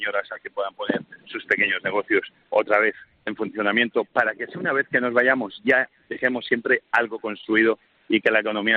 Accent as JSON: {"language": "Spanish", "country": "United States", "second_language": "Spanish", "said": "al igual yo como americano, que también soy muy orgulloso"}